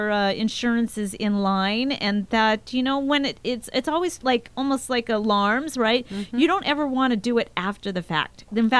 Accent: Chatsworth, California, United States; Ah, my hometown down there

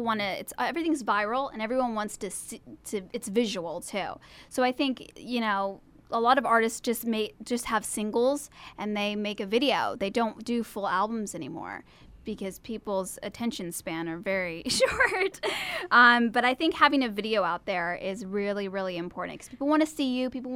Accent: California, United States; growing up in California and not being in Missouri, that's an advantage in itself

